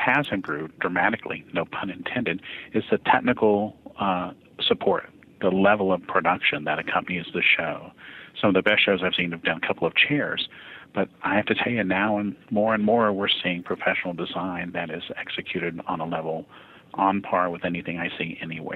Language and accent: English; North Carolina, United States; also born or lived in Richmond, Virginia; When I was in Richmond, Virginia, where I lived for 8 years prior to relocating back to my home state of North Carolina